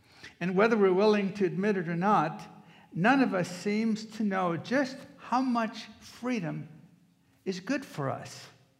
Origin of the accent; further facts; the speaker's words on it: South Dakota, United States; I grew up in South Dakota. Way back in the 1950s, we moved to a place that was a dairy farm.